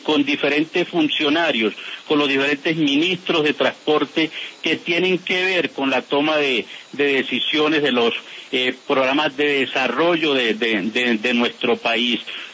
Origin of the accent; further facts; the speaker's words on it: Ocaña, Norte de Santander, Colombia; yo soy congresista del Departamento Norte de Santander, oriundo de la región de Ocaña.